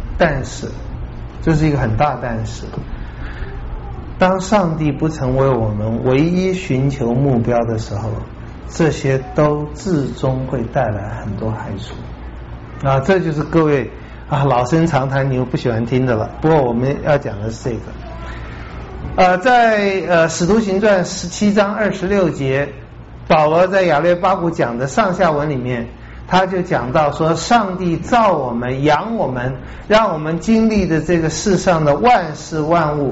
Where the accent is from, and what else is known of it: China